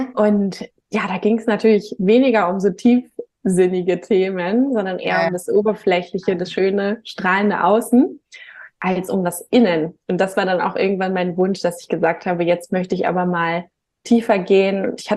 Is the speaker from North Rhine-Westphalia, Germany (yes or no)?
no; Hamburg, Germany; born there; komme auch gebürtig aus Hamburg